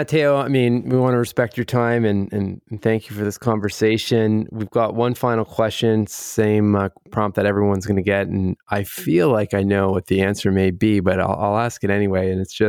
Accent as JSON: {"language": "English", "country": "Canada", "said": "I know I'm Canadian, but I feel like that sounds off."}